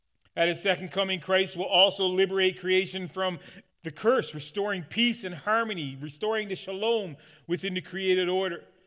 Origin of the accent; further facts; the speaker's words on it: Newfoundland and Labrador, Canada; Newfoundlanders, right? We're one of the Gentiles, and I'm thankful for it. And if you're wondering where my accent came from, there you go.